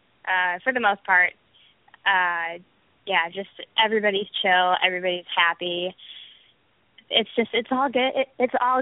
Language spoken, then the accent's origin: English; Wisconsin, United States; I'm originally from Wisconsin.